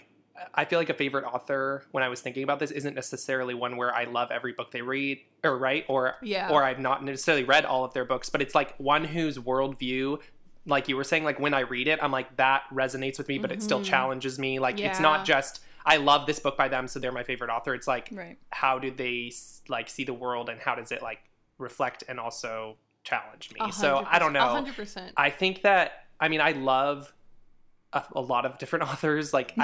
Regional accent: California, United States; he's from California and I'm from California

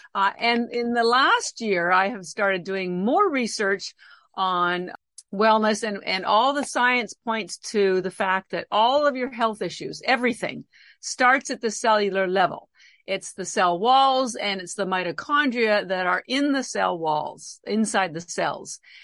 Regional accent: Canada; now in Boston, United States; So as I mentioned, I do live in Boston, Massachusetts, although I am Canadian, born and raised, educated. But I've lived in the States for almost 35 years.

